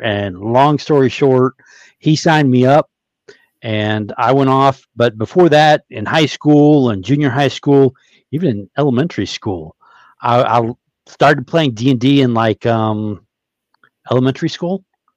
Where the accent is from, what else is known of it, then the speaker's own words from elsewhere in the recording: Frankfurt, Hesse, Germany; I grew up in Germany, in Frankfurt, Germany, during the Cold War. So I joined the Marine Corps in 1988 from an Army base in Frankfurt. So I was going to Frankfurt American High School